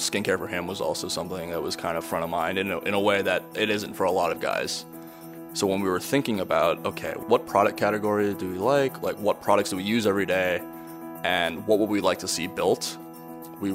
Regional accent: Honolulu, Hawaii, United States; So I'm born and raised in Honolulu in Hawaii and grew up, you know, going to the beach, grew up spending time in the ocean.

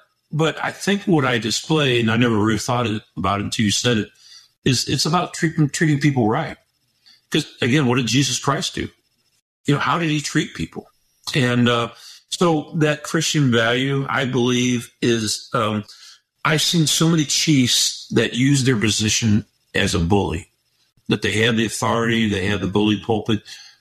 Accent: St. Louis, Missouri, United States; So growing up in South St. Louis like I did, it's a like any other urban areas, it's compacted. We have homes that are next to each other, 36 inches apart.

